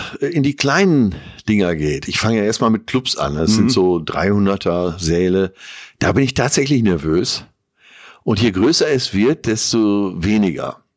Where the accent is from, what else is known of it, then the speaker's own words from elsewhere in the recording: North Rhine-Westphalia, Germany; als typischer Münsterländer war das Schnitzel natürlich so das höchste der Gefühle